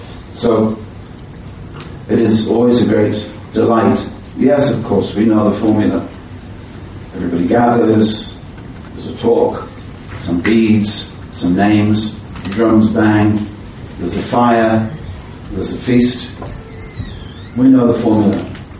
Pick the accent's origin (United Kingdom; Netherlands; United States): United Kingdom; As British, sometimes we're a little clumsy with our metaphors.